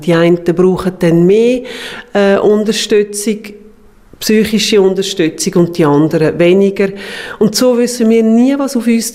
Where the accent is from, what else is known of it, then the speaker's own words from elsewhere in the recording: Zug, Switzerland; moved away; Und ich bin ein Highway-Zuger, ich muss jetzt so ein bisschen sagen. Ich bin von der Liebe her in Kanton Luzern gezogen.